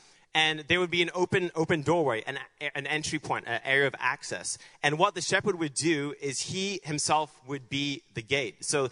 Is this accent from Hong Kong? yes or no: yes; Hong Kong; I was born and raised in Hong Kong. And it's a very hilly terrain.